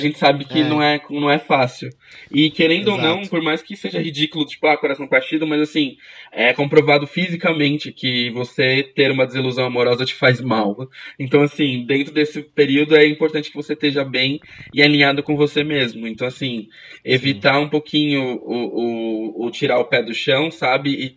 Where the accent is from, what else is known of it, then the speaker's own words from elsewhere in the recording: Rio de Janeiro, Brazil; now in São Paulo, Brazil; tenho 31 anos, assistente social, sou natural do Rio de Janeiro, moro há 5 meses de SP